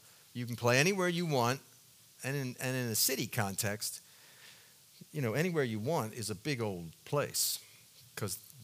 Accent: Baltimore, Maryland, United States; I grew up in Baltimore City in a rather difficult section of Baltimore. Didn't know it at the time. To me, it was just where I grew up.

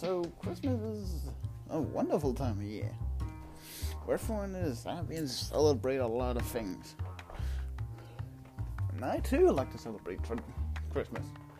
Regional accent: Denmark; English is a second language; I'm not a professional English speaker. I'm not British or American. I'm just a fucking Dane. I'm from Denmark

